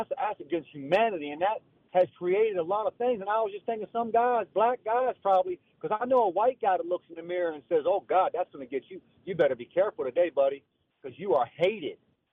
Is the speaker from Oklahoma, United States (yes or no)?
no; Palmer Park, Maryland, United States; When I grew up in Palmer Park, Maryland, and Landover and stuff like